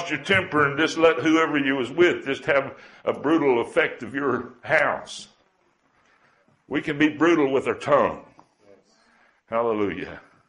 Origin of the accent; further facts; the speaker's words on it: Arizona, United States; born there; I was born in Arizona in the Southwest, and the mindset I was raised in was a little different than what I seen when I went over to Nigeria.